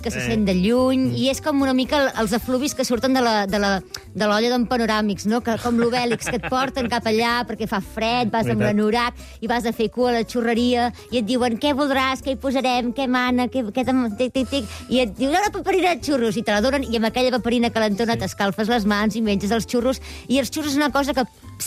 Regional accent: Sabadell, Catalonia, Spain; perquè soc de Sabadell

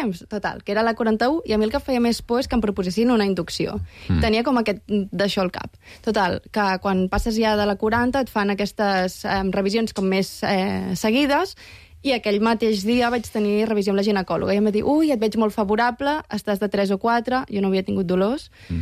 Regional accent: Sant Pol de Mar, Catalonia, Spain; Jo sóc de Sant Pol de Mar, són 50 i pico quilòmetres.

